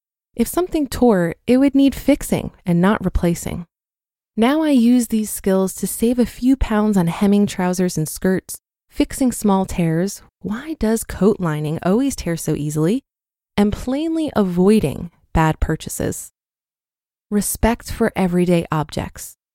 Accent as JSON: {"language": "English", "country": "Poland", "tie": "born or raised there", "second_language": "English", "said": "I grew up in Poland, a country near bankrupt because of the communism imposed by Russian occupation."}